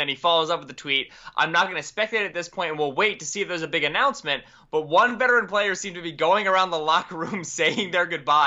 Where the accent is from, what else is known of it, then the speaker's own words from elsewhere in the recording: Pennsylvania, United States; So I'm also from Pennsylvania